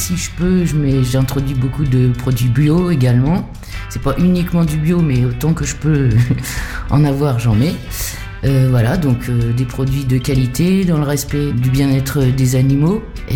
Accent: Le Havre, Normandy, France; Je suis d'origine havraise, oui. J'ai habité quartier Notre-Dame pendant de nombreuses années. Après, j'ai aussi également habité à Saint-François pendant pas mal de temps. Et là, je me suis un petit peu reculée vers la campagne pour profiter un petit peu du potager et de l'air pur.

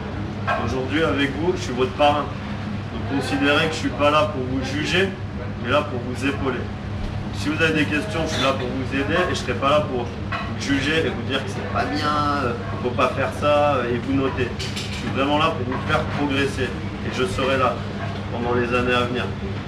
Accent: Grenoble, Auvergne-Rhône-Alpes, France; Je suis originaire de Grenoble et à Grenoble, j'ai ouvert un restaurant où on récupère les invendus des producteurs.

